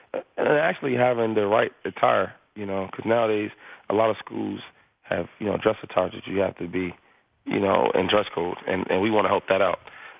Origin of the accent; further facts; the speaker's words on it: Harrisburg, Pennsylvania, United States; I'm from Harrisburg, and that's about an hour from Philadelphia, so I'm pretty much home.